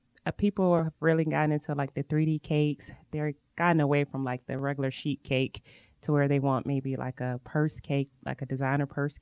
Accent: Atlanta, Georgia, United States; Like he stated earlier, I'm from Atlanta, so I would go down to South Georgia where she would bake all these delicious treats.

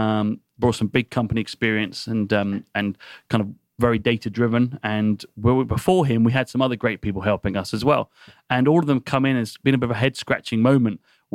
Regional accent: United Kingdom; now in Atlanta, United States; went back to the UK, which... despite my accent, I'm not from South Georgia. And I went back to the UK

